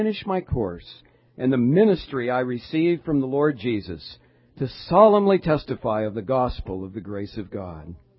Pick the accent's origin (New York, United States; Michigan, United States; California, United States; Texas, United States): California, United States; And I'm from Southern California. I like the mountains and the beach and all of that good stuff.